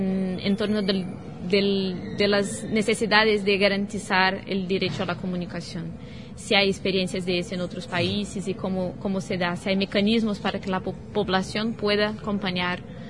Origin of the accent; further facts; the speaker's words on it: Brazil; soy de Brasil